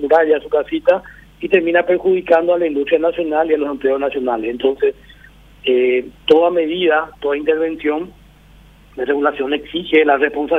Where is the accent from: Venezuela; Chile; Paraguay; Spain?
Paraguay; mi opinión ya como paraguayo, ¿verdad?, es una preocupación